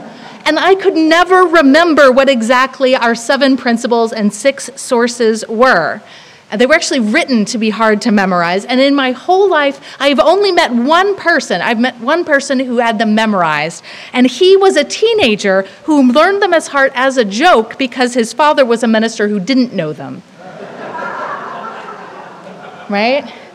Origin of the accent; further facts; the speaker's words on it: Tennessee, United States; I'm from East Tennessee, the Buckle in the Bible Belt, and the work my church was doing growing up was risky work